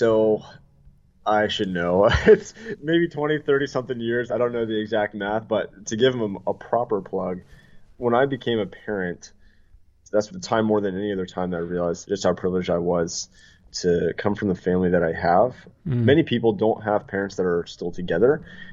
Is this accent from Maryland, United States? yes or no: yes; Maryland, United States; So growing up in Maryland, there was a guy that was the quarterback of the high school I would have gone to.